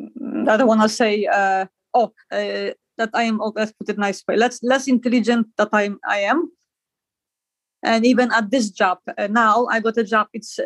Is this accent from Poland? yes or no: yes; Poland; English is a second language; I'm from Poland